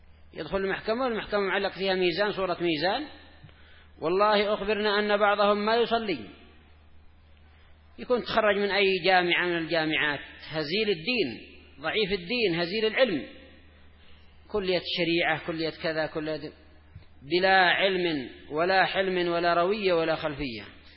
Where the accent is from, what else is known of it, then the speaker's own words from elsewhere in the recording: Yemen; خاصة طلاب مرعي عندنا في اليمن هنا يدرس 4 سنين